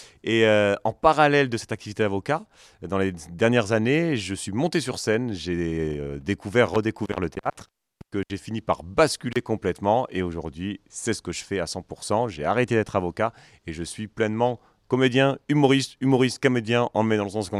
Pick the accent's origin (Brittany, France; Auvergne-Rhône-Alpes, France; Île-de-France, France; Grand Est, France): Grand Est, France; also born or lived in Marseille; now in Bordeaux, France; Moi, je suis natif de Lorraine. J'ai été avocat pendant ensuite 18 ans à Marseille et me voici dans la région maintenant bordelaise depuis 3 ans.